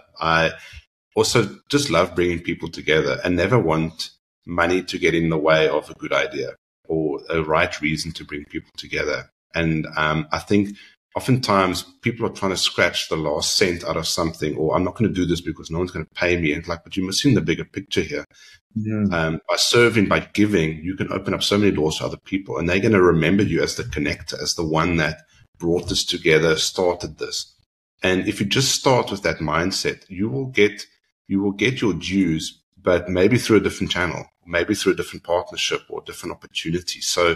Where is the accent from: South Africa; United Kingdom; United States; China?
South Africa; And that is the beauty of being a South African.